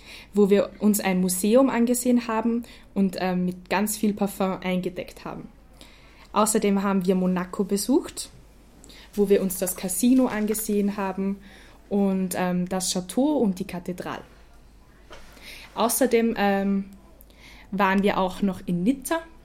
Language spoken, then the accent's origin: German; Linz, Upper Austria, Austria; ich komme aus Linz in Oberösterreich.